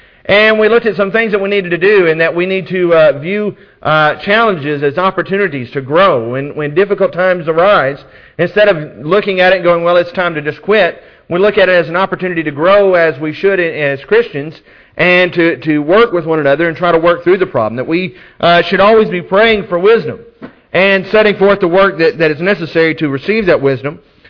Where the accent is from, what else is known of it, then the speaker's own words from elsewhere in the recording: the South, United States; Growing up in the South, I've witnessed just way too often congregations that have split